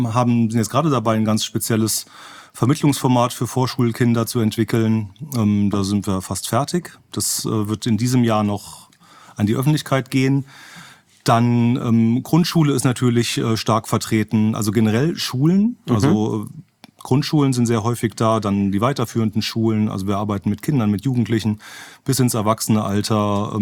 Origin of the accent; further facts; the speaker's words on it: Trier, Rhineland-Palatinate, Germany; ich komme ja ursprünglich aus Trier